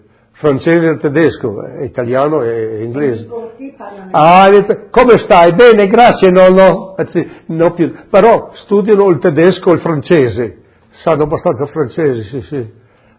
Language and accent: Italian; Friuli-Venezia Giulia, Italy; io sono italiano al 100%, sì, ma prima di essere italiano sono friulano